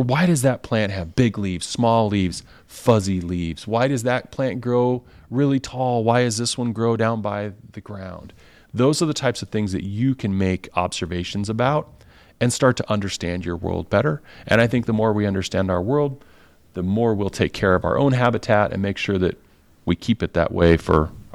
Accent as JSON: {"language": "English", "region": "Oregon", "country": "United States", "tie": "born or raised there", "said": "I will tell you, when I grew up in Oregon."}